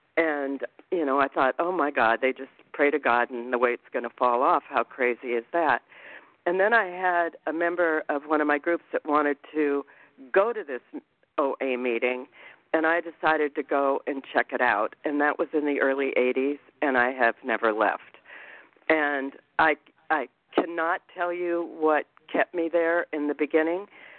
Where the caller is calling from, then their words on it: Anthem, Arizona, United States; I'm calling from Anthem, Arizona.